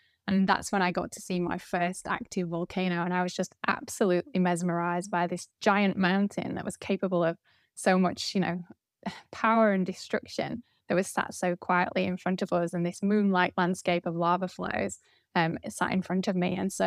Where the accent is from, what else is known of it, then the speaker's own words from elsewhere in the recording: Yorkshire and the Humber, United Kingdom; I'm originally from South Yorkshire in the UK